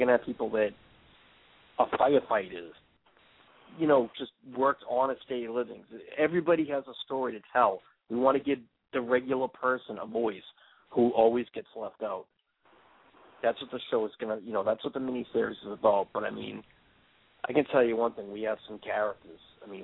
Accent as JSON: {"language": "English", "town": "Dorchester", "region": "Massachusetts", "country": "United States", "said": "I'm from Dorchester."}